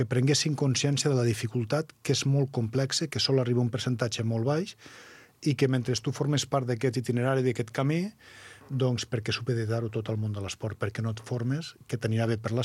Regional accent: Bell-lloc d'Urgell, Catalonia, Spain; un poblet que m'estimo molt, que és el meu poble, que és Bell-lloc

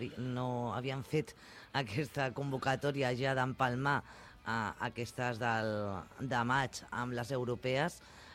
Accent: Catalonia, Spain; jo com a catalana

